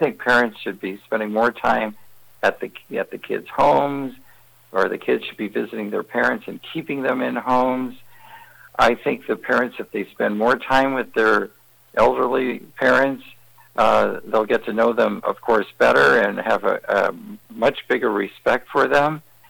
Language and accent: English; San Diego, California, United States; Well, we're going to spend almost a month in California where we're from. We're from San Diego, just dotting our I's and crossing our T's, getting everything ready for the next wave.